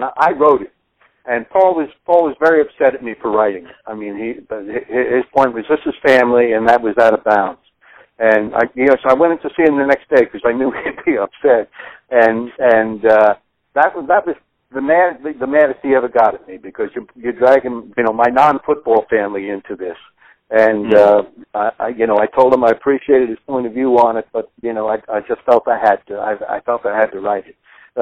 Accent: Northern United States, United States; accent: Yankee; I'm a Yankee, as you can tell from my accent probably, but as they can certainly tell from it down here.

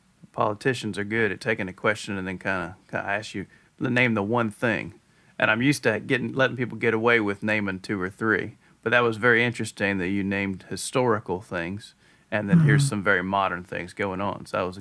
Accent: Hinesville, Georgia, United States; and I remember this growing up because I grew up in Hinesville, and so Metter was kind of close by, same region of the state.

